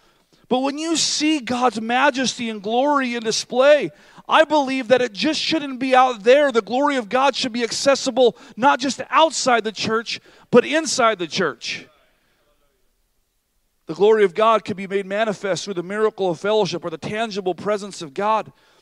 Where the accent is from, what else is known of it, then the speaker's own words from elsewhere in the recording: Oregon, United States; We're from Southern Oregon. We can talk about hippies, right?